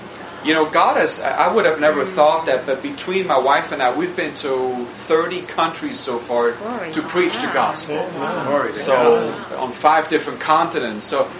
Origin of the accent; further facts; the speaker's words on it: Switzerland; Again, I was born and raised in Switzerland. That's why I have a little accent there.